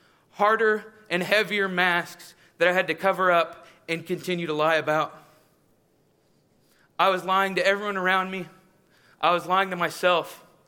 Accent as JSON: {"language": "English", "town": "Detroit", "region": "Michigan", "country": "United States", "tie": "born or raised there", "moved": "yes", "lives_now": "Houston, United States", "said": "When I was younger, I moved from Detroit, Michigan to Houston, Texas. The best way to describe Michigan was fun. I enjoyed my time with my family."}